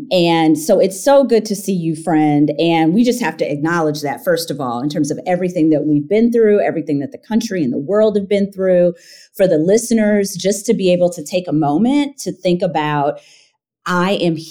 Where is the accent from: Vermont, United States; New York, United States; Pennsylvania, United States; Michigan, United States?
Michigan, United States; I live outside of Ann Arbor, about an hour away, because I wanted to be closer to family, because I am from Michigan.